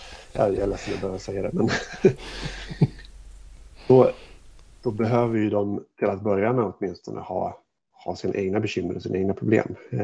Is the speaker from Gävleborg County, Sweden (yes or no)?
yes; Hofors, Gävleborg County, Sweden; Det kommer sig av att jag var hemma i Hofors och besökte mina föräldrar.